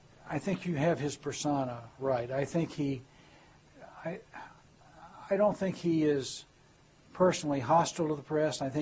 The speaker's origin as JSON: {"language": "English", "town": "Arlington", "region": "Texas", "country": "United States", "said": "He knew that I was from Arlington, Texas, which is where the Texas Rangers play."}